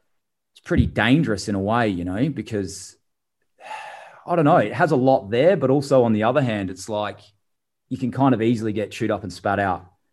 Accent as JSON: {"language": "English", "town": "Adelaide", "region": "South Australia", "country": "Australia", "tie": "born or raised there", "said": "I guess I grew up in Adelaide."}